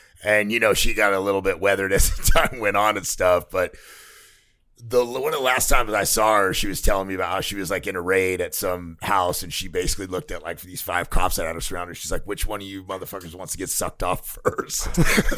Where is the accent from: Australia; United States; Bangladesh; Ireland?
United States; Corona, California; I knew this chick that I grew up with in Corona that was kind of a diehard dope fiend.